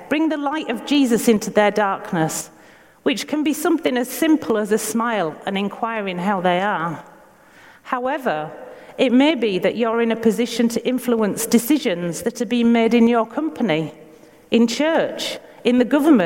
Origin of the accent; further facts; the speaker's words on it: Yorkshire and the Humber, United Kingdom; accent: Yorkshire; That word "are," A-R-E, a bit hard to understand because of my Yorkshire accent, but it's so important.